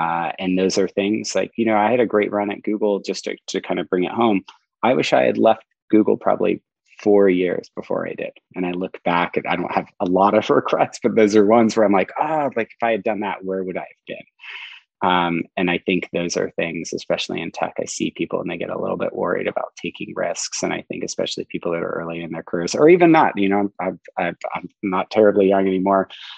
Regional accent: Saratoga, California, United States; I grew up in Silicon, in the heart of Silicon Valley in Saratoga, which is literally down the street from Apple's headquarters.

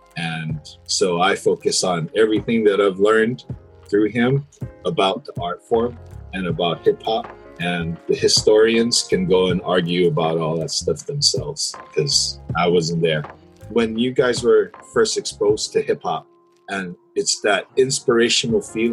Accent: San Francisco, California, United States; born there; now in Hawaii, United States; So I wasn't born here. I was born in San Francisco and in and out travel from here to the Bay because my mother was here and my father was there.

